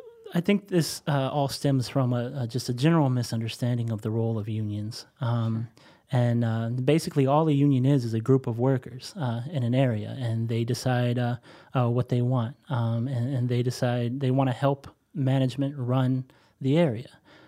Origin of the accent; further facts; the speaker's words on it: Texas, United States; So I came from Texas.